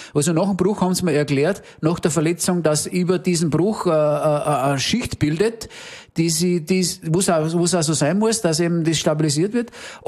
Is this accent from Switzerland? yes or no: no; Upper Austria, Austria; Bei uns im Innviertel hat man den Brauch, was der von Brautstellen.